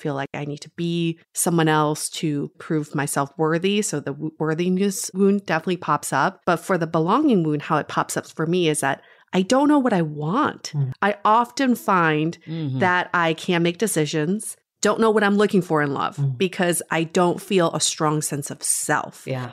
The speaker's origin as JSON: {"language": "English", "country": "United States", "said": "being Chinese American and growing up in an immigrant family where I was constantly told that try to belong to the other."}